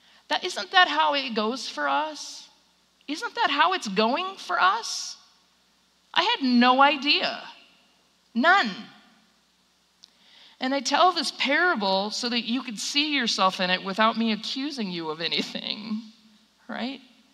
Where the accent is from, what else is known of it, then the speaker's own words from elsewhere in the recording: Burbank, California, United States; So I was born and raised in and around Burbank in the San Fernando Valley in Los Angeles, and I was so proud to live in California